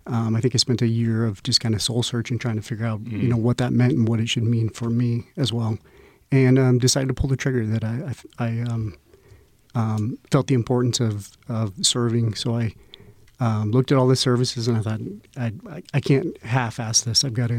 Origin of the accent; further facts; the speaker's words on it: Alliance, Nebraska, United States; Born and raised in Alliance, Nebraska. Obviously, a lot of the Common Folk listeners will know where that is, way out west.